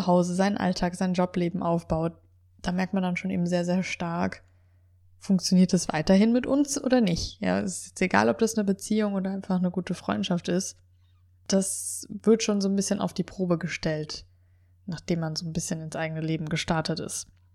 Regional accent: North Rhine-Westphalia, Germany; Weil ich bin schon öfter umgezogen und die meisten wohnen eigentlich noch in Westdeutschland, in der Kölner Region, auch da, wo ich aufgewachsen bin oder eben auch, wo ich studiert und am Anfang gearbeitet habe. Und jetzt hier in Bayern

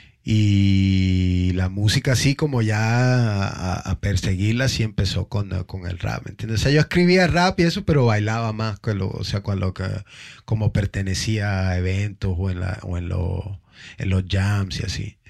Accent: Colombia; moved away; desde que yo llegué de Colombia para acá, fue como que lo que encontré inmediato, ya, porque en Colombia no escuchaba mucho hip hop

